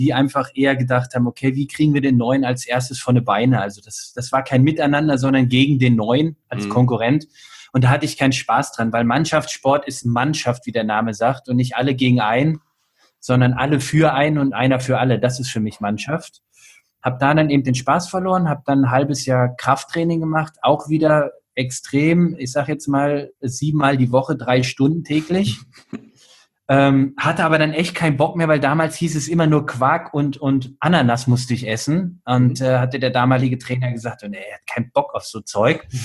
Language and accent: German; Bielefeld, North Rhine-Westphalia, Germany; now in Mannheim, Germany; Ich bin in Bielefeld aufgewachsen und aus familiären Gründen sind wir dann nach Mannheim gezogen.